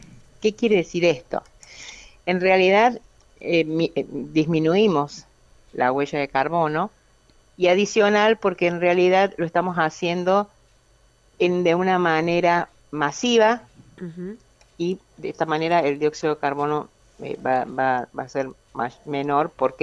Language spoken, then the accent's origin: Spanish; Río Tercero, Córdoba, Argentina; Yo soy de Córdoba, de Río Tercero